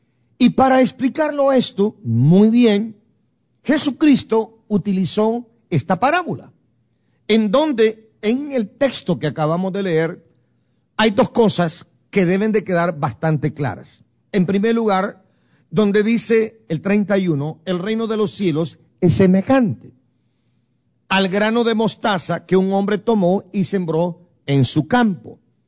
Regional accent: Guatemala; moved away; cuando yo me vine de Guatemala. El día 13 de febrero del año 1982 emigré para este país

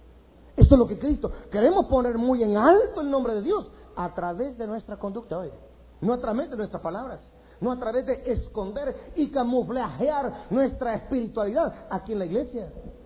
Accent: Guastatoya, El Progreso, Guatemala; la iglesia del Calvario allá en Guastatoya, mi pueblo

